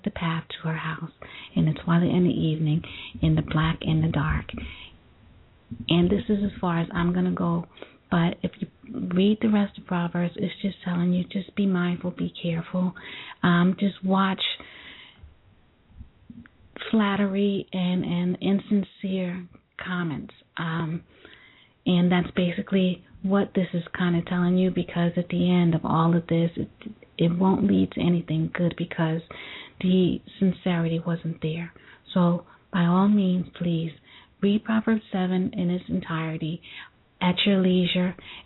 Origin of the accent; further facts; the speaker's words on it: Brooklyn, New York, United States; Yeah, I'm from Brooklyn, went to Erasmus, so you know I know the area.